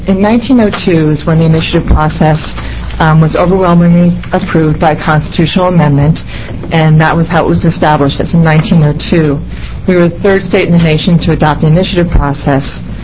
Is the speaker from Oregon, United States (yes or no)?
yes; Portland, Oregon, United States; I'm an attorney from Portland, Oregon.